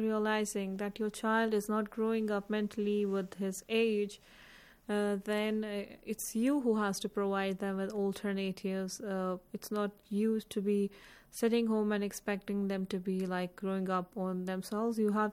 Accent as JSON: {"language": "English", "country": "Pakistan", "said": "I'm from Pakistan."}